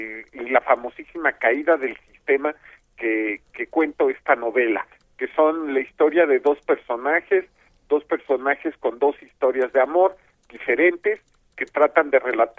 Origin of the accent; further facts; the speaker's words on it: Mexico City, Mexico; soy de Benito Juárez, de Mixcoac